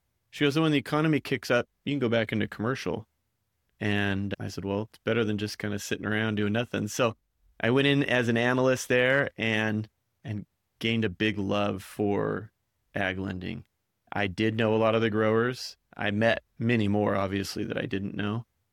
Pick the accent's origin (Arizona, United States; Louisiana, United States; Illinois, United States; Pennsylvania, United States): Arizona, United States; Gilbert; Yeah, so actually I grew up here in Gilbert when it was all farms. That's my claim to fame. And I went to Gilbert High